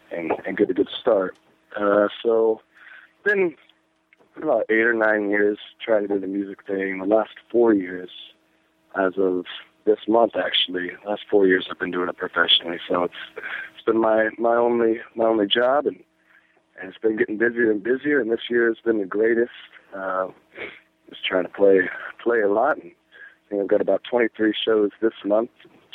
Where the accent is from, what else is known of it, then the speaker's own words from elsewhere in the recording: Wamego, Kansas, United States; now in Lawrence, United States; Yeah, I grew up in Wamego, which is a small town. It's about two hours west of here in Lawrence.